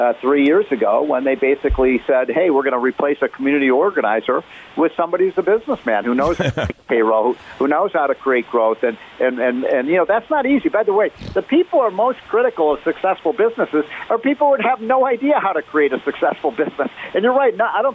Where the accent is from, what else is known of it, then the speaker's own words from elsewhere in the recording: Illinois, United States; I grew up in Illinois. It's another high tax state.